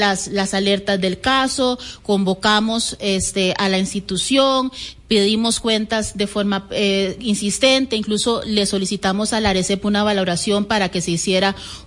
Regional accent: Costa Rica; como persona negra, como mujer, como costarricense, ¿verdad? El entendido que somos costarricenses, claro. No somos extranjeros de nuestra propia tierra

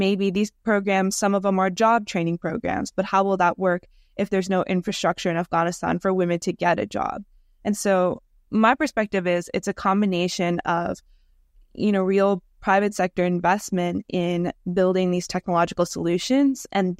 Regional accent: United States; I, growing up in the United States, I think I had an understanding

